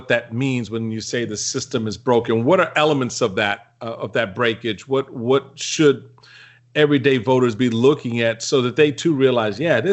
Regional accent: Washington, District of Columbia, United States; growing up in Washington, D.C., as a lot of folks who listen to this podcast know, I'm a native Washingtonian.

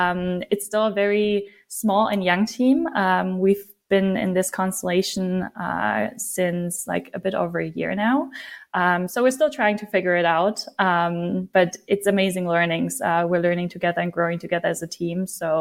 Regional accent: Aachen, North Rhine-Westphalia, Germany; it's just like half an hour from where I grew up in Aachen, Germany.

